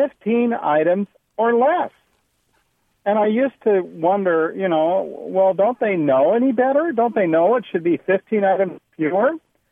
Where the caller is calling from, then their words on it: Denton, Texas, United States; I am calling from Denton, Texas.